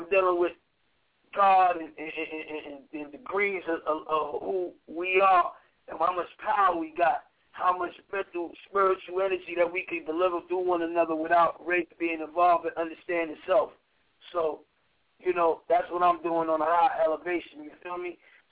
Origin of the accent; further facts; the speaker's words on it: Brooklyn, New York, United States; Well, I'm from Brownsville, you know, Brooklyn, you know what I'm saying? And my projects grew up around nothing but poverty and drugs and violence.